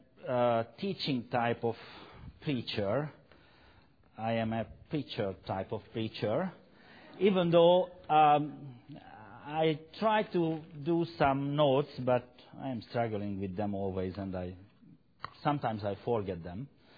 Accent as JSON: {"language": "English", "country": "Hungary", "second_language": "English", "said": "We were obligated to learn Russian, but once the Russian troops were there in Hungary, we didn't like Russian language."}